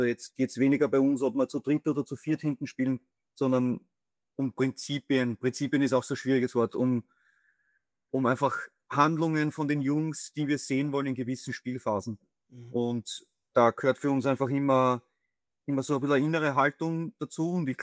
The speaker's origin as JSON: {"language": "German", "region": "Vienna", "country": "Austria", "tie": "born or raised there", "said": "Ja, ich bin halt in Wien aufgewachsen."}